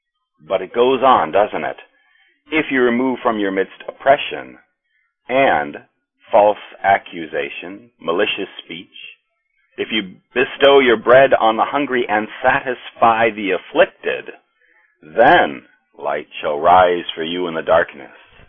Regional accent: United States; I'm an American. Maybe you could tell that from my accent

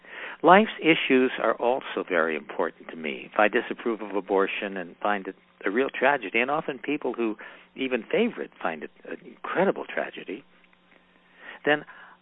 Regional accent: Oakland, California, United States; As a child growing up in East Oakland in California, we had a fig tree in the backyard.

